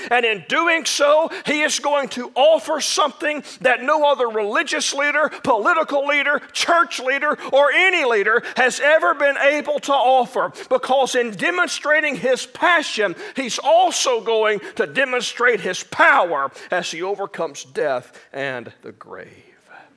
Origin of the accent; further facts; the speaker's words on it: Arkansas, United States; I grew up in Sticks of South Arkansas where there are more cattle than people.